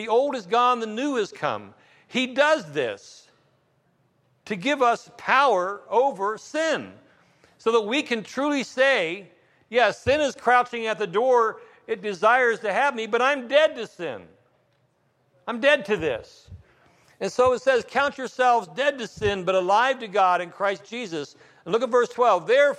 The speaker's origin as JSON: {"language": "English", "town": "East Liverpool", "region": "Ohio", "country": "United States", "said": "I came from East Liverpool. I can barely speak English."}